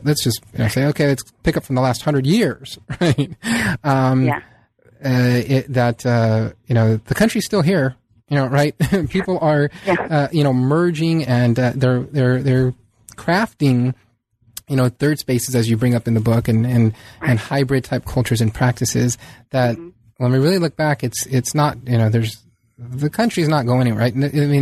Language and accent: English; San Diego, California, United States; born or raised there